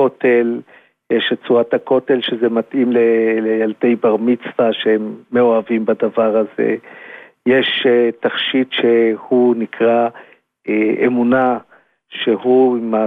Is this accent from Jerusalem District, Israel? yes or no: yes; Jerusalem, Jerusalem District, Israel; born there; ואז הם ברחו ועברו מחוץ לחומות, בסבי ובן בוני שכונת זיכרון מוישה, ואני נולדתי שם.